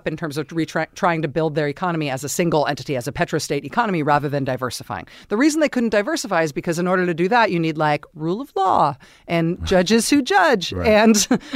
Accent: Castro Valley, California, United States; I grew up in Castro Valley, California. It's the intersection of I-580 and I-880.

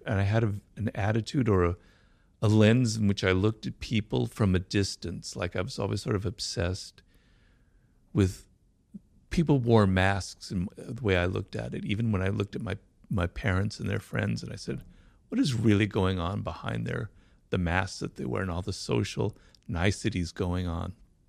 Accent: Los Angeles, California, United States; Well, I grew up here in Los Angeles, not far from where we are, in a neighborhood called Baldwin Hills, and then we moved to another neighborhood.

